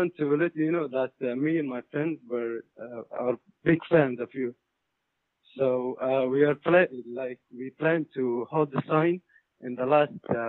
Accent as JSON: {"language": "English", "town": "Jeddah", "region": "Makkah Province", "country": "Saudi Arabia", "said": "I'm from Jeddah, Saudi Arabia."}